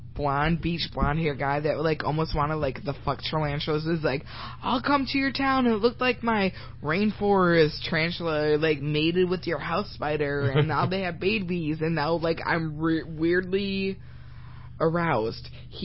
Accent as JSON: {"language": "English", "town": "Silver Lake", "country": "United States", "tie": "born or raised there", "said": "Growing up in Silver Lake, a small town, village, 2400. That's nowadays. I don't know how much it was when I was growing up."}